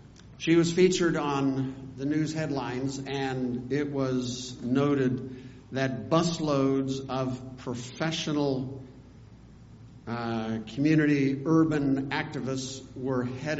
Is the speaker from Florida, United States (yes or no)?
no; Nevada City, California, United States; was now happening in my hometown in Nevada City, California.